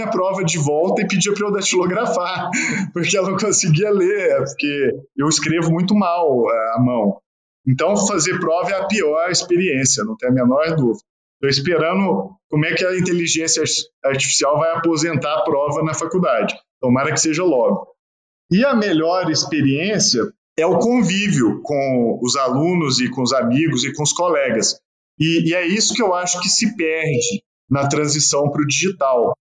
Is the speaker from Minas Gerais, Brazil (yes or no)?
yes; Araguari, Minas Gerais, Brazil; born there; eu nasci em Araguari